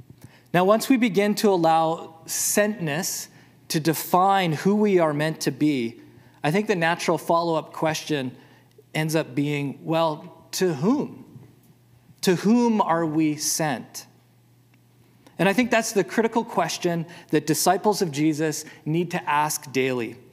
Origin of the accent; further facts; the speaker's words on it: Manitoba, Canada; I grew up in Manitoba, and in our family home, we had a huge garden in our backyard.